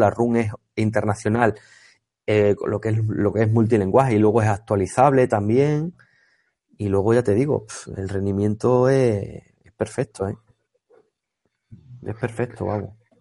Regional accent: Mérida, Extremadura, Spain; Saludos a Adrián, que es paisano, es de aquí de Mérida. De la Corchera, el barrio de la Corchera. Yo soy de la Avenida José Fernández López, Adrián.

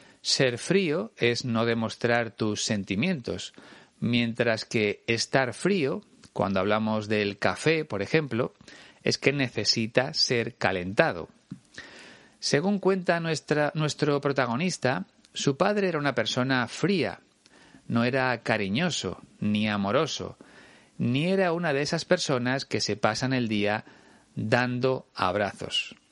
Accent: Spain; Sobre todo por esa entonación tan distinta a la que tenemos en España.

